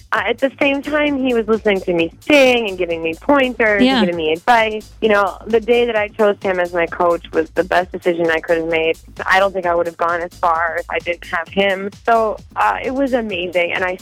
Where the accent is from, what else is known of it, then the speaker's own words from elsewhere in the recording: North Dakota, United States; I can't wait to see all of you guys in North Dakota and come back to my home state.